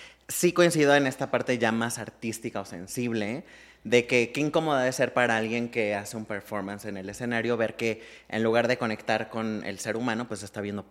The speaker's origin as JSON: {"language": "Spanish", "country": "Mexico", "moved": "as an adult", "lives_now": "United States", "said": "Nos fuimos a Estados Unidos a trabajar, como muchos mexicanos"}